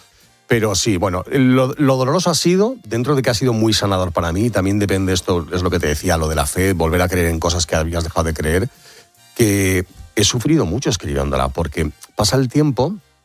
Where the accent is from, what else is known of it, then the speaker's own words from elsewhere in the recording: Madrid, Community of Madrid, Spain; also born or lived in Sabiñánigo; me he tenido que ir primero a Pirineos, que era mi infancia, aunque yo soy madrileño, pero madre aragonesa. Todos nuestros recuerdos de colegio, de amigos, de vacaciones están en el Pirineo Aragonés, en un pueblo de montaña, en Sabiñánigo.